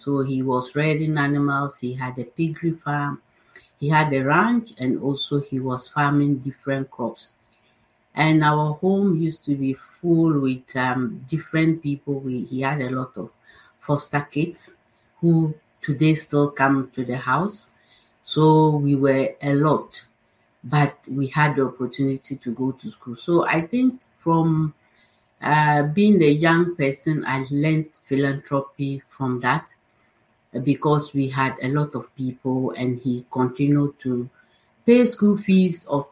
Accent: northern Ghana, Ghana; I come from Ghana.

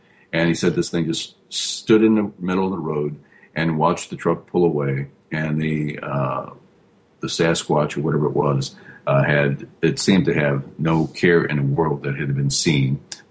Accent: Missouri, United States; moved away as an adult; I was born and raised in Missouri, but I left there when I went to the military. Then when I got out, I came out east, and I really never looked back

